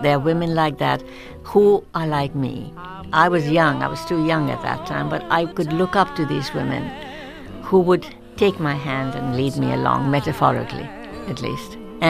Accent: India; now in -; When I was growing up in India, I was a rebel.

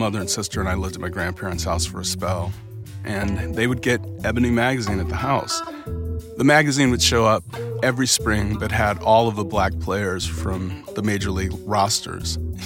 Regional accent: Sandusky, Ohio, United States; So I grew up in Sandusky, Ohio, a town that sounds more foul than it actually was. It's a small town on Lake Erie.

